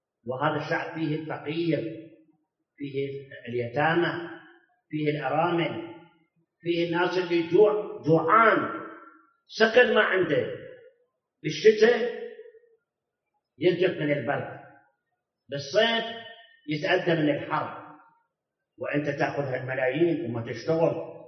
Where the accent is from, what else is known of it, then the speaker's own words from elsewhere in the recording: Iraq; الان عندنا بالعراق عامل البنا كل يوم اجره اليوميه ما تشكل عاده 20,000